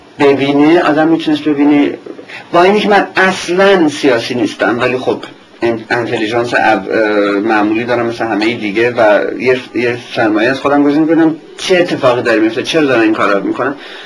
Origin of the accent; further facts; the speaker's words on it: Iran; moved away as an adult; من با یه حالت قهر از ایران اومدم بیرون.